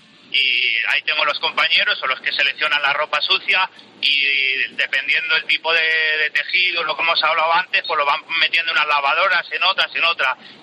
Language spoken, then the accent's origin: Spanish; Salamanca, Castile and León, Spain; Y soy de Salamanca.